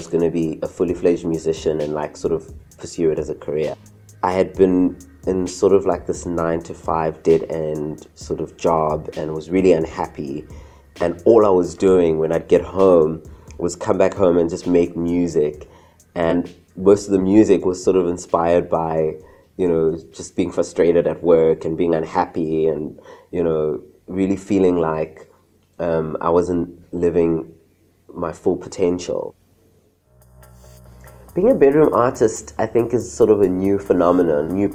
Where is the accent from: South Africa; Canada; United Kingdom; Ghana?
South Africa; I think from a young age growing up in South Africa